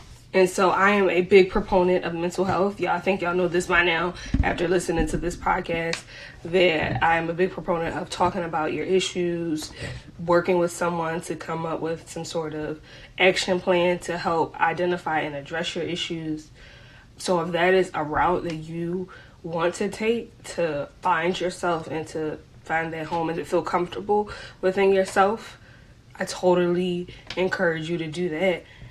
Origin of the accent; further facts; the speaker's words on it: Philadelphia, Pennsylvania, United States; I grew up in Philly, born and raised. So Philly, for example, is one of my homes. It'll always be home.